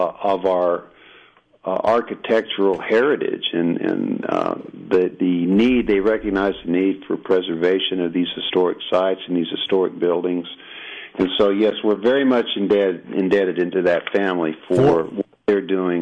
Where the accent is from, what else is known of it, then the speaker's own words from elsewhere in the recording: Isleta, Texas, United States; growing up in Isleta